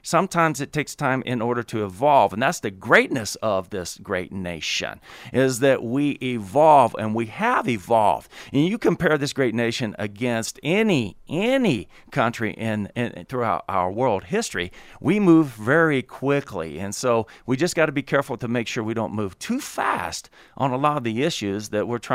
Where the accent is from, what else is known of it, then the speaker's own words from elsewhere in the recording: the South, United States; Look, I'm from the South. The South lost.